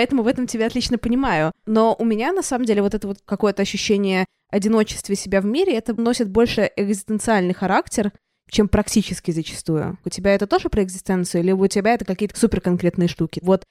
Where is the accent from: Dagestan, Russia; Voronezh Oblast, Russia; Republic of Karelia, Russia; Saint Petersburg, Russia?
Saint Petersburg, Russia; Я из Питера. Я просто прожила год в Москве